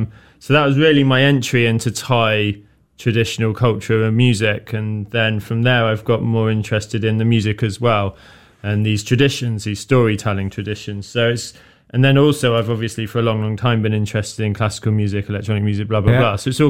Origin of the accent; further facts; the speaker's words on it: Oxford, South East England, United Kingdom; So I'm from Oxford in the UK, and I've been part of a Buddhist meditation organization called the Samatha Trust